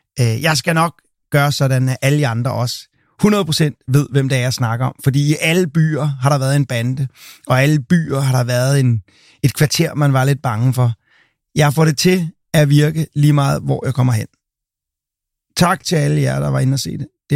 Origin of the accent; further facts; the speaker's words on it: Amager, Capital Region of Denmark, Denmark; jeg er fra Amager